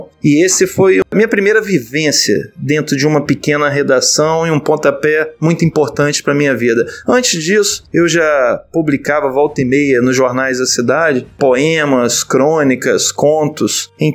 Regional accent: Cachoeiro de Itapemirim, Espírito Santo, Brazil; Eu nasci em Cachoeiro de Itapemirim, no Espírito Santo, no ano de 1974.

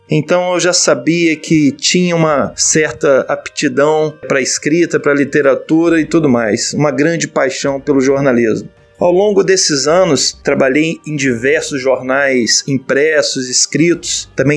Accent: Cachoeiro de Itapemirim, Espírito Santo, Brazil; Eu nasci em Cachoeiro de Itapemirim, no Espírito Santo, no ano de 1974.

